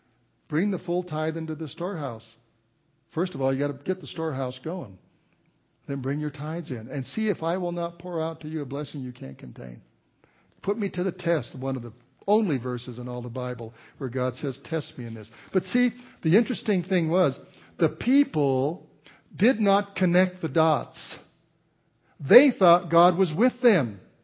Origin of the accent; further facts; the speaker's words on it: Walsenburg, Colorado, United States; I grew up in Walsenburg, Colorado. You know, my dad worked hard. He worked in the mines